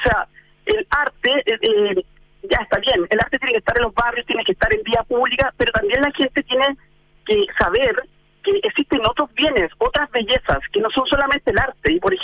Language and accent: Spanish; Valparaíso, Chile; cuando uno vivió ahí, cuando chico, en Valparaíso